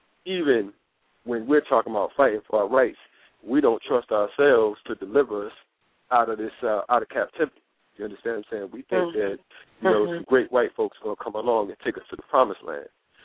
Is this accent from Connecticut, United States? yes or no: yes; Bridgeport, Connecticut, United States; I'm from Bridgeport, Connecticut. I've never been called a nigger by a white person until I went petitioning in Savannah, Georgia.